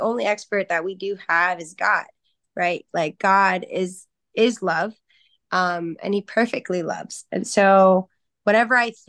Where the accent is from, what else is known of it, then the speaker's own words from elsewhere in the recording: New York, United States; I am a New Yorker, grew up and raised in New York